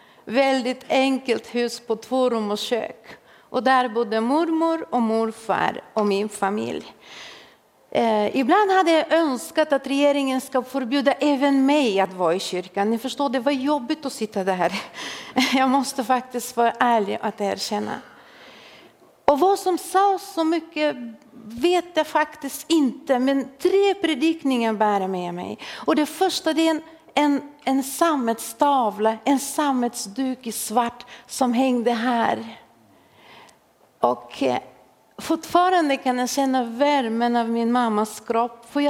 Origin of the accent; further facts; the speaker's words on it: Bulgaria; Jag kommer från Bulgarien. Och på min tid i Bulgarien under kommunisttiden så fanns det ingen söndagsskola.